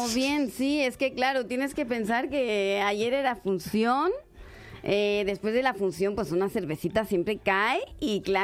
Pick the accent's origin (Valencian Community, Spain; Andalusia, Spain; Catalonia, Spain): Catalonia, Spain; Barcelona; Yo soy de Barcelona.